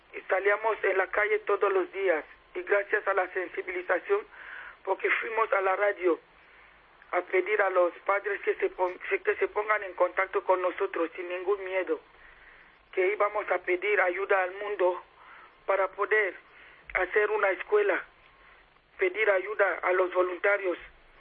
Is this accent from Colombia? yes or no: no; Cameroon; moved away as an adult; now in Spain; Salí de Camerún hace 12 años.